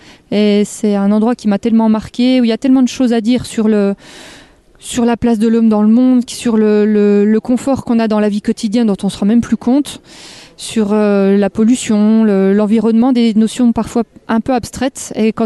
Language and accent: French; Effin, Bourgogne-Franche-Comté, France; je suis originaire d'Effin, à côté de Morteau, comme 90% des … de la région.